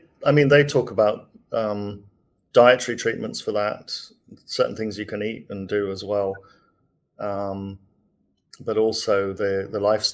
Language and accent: English; England, United Kingdom; now in Australia; We love our tea, absolutely. Except I found in Australia, the tea's not quite the same as the English tea, so...